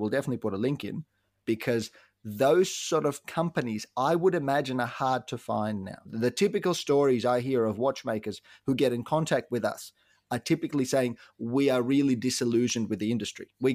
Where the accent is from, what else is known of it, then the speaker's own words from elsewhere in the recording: Ukraine; I was born, I grew up in the Ukraine.